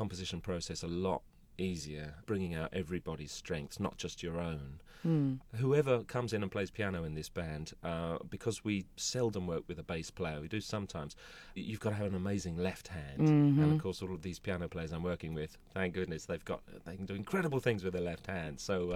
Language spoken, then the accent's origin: English; London, United Kingdom; As a Londoner, when you're there, you kind of have to pinch yourself and say, am I still in the UK?